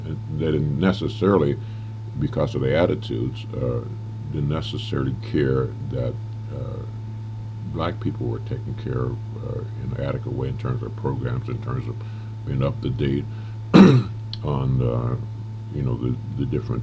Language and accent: English; Arkansas, United States; Well, of course, I grew up in the South. I was born in Arkansas, and I had gone through the ordeal in Little Rock, Arkansas